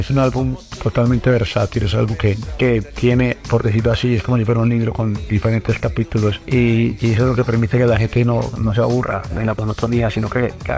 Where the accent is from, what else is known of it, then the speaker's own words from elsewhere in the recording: Antioquia, Colombia; Sí, señor, te me ha hecho Colombia, papá.